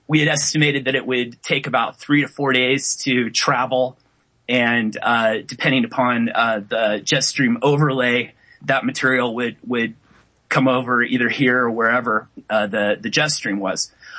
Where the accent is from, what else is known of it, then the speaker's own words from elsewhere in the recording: Medford, Oregon, United States; at least one had landed in my hometown of Medford, Oregon, just a few miles from where I currently live